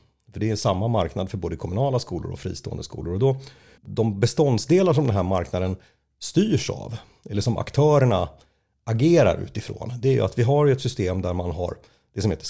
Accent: Västerås, Västmanland County, Sweden; Jag är uppvuxen i Västerås

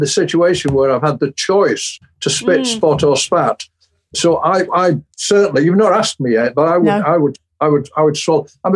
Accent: St Helens, North West England, United Kingdom; I was brought up in St Helens, and the people Liverpool Scousers call people from St Helens, which were they call us Woollybacks." Because they reckon that we live in the fields with the sheep.

